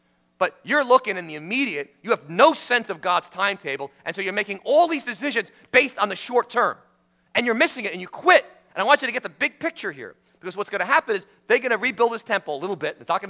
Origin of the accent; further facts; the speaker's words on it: New York, United States; I'm from New York. What thin places? I'm on the subway system.